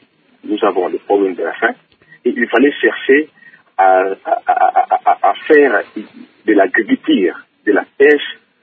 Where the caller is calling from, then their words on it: Matadi, Kongo Central, DR Congo; Ah, une petite confusion, je suis de Matadi.